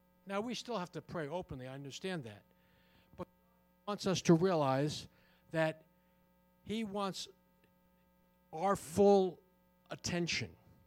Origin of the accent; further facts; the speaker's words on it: New Jersey, United States; I'm from New Jersey, so excuse me.